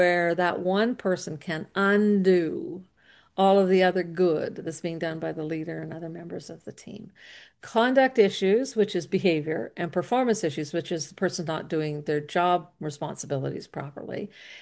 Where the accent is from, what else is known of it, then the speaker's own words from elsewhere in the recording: Alberta, Canada; I'm living in Ontario right now. I'm actually from Alberta.